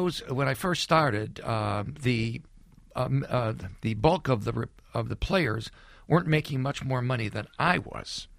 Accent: Chicago, Illinois, United States; And then suddenly, and I'm from Chicago originally.

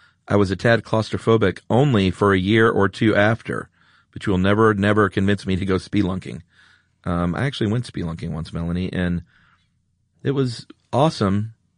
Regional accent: Redan, Georgia, United States; There's also Panola Mountain, which is out toward where I grew up in Redan, suburban DeKalb County.

